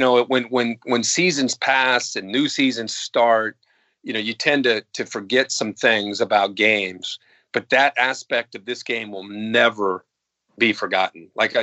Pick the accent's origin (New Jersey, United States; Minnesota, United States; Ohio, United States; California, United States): Ohio, United States; I was a pretty brainwashed growing up in Ohio in the 70s, Ohio State football fan